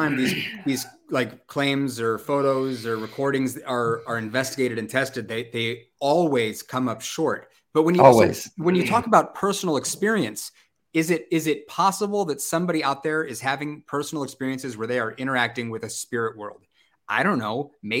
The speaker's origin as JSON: {"language": "English", "town": "Chula Vista", "region": "California", "country": "United States", "tie": "born or raised there", "said": "I grew up in Chula Vista. So, you know, been to the Whaley House, been up to the Point Loma Lighthouse and done the tours and stuff."}